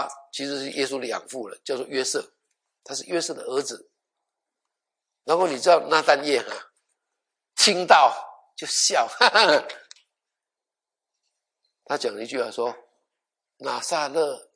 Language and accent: Chinese; Taiwan; 我小的时候在屏东，在高雄哈。有一个屏东是在南部啦。